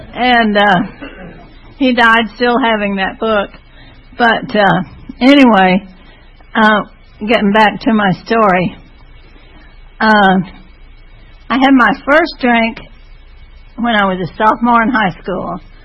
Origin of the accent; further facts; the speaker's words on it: New Mexico, United States; also born or lived in Texas; But anyway, I was born in Texas and grew up in New Mexico.